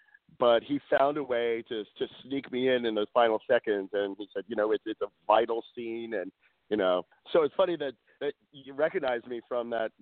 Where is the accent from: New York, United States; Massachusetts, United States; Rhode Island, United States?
New York, United States; also born or lived in New Jersey; Well, actually, I'm originally from the East Coast. You know, I grew up in New York and Jersey.